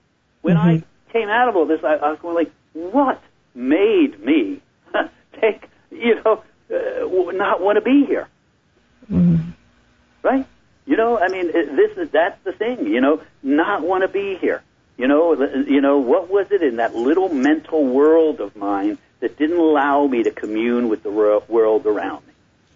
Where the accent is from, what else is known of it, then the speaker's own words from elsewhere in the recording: East Coast, United States; Well, I mean, I don't think it was that much different than many other, young kids growing up on the East Coast